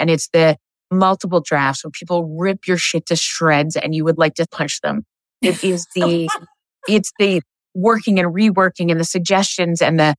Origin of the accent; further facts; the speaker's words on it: Alberta, Canada; I'm from Alberta, Canada.